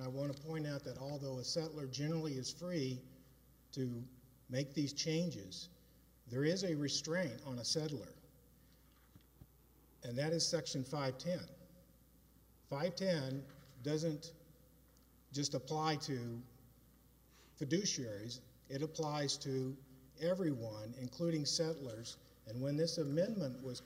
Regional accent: Denver, Colorado, United States; I'm from Denver

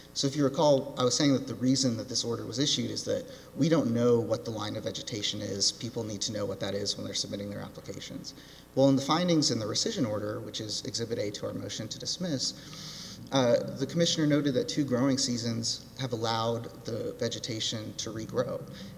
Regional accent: Texas, United States; But I'm from Texas. We have a lot of storms. I'm very familiar with them.

